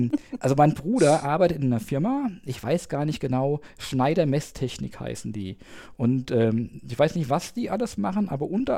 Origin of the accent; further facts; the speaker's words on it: Langenlonsheim, Rhineland-Palatinate, Germany; ich komme, bin aufgewachsen in Langenlonsheim an der Nahe, das ist eine schöne Weingegend